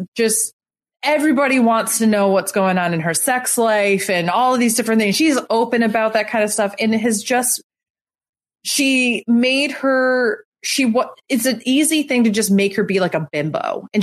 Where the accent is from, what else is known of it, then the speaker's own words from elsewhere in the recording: United States; Granted, I'm an American, like, blah, blah, blah.